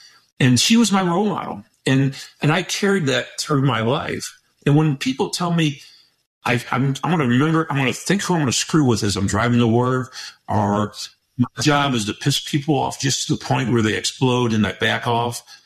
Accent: St. Louis, Missouri, United States; So growing up in South St. Louis like I did, it's a like any other urban areas, it's compacted. We have homes that are next to each other, 36 inches apart.

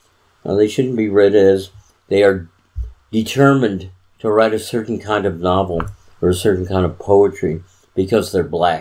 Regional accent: Chicago, Illinois, United States; And I said, oh, and I'm from Chicago, so does this mean you can't understand anything by a white writer from Chicago

